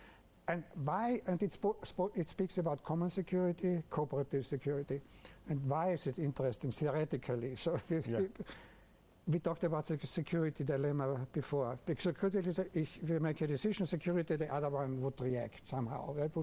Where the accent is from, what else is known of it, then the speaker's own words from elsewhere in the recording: Vienna, Austria; So one is because I'm coming from Vienna. We had the Vienna Congress of 1815.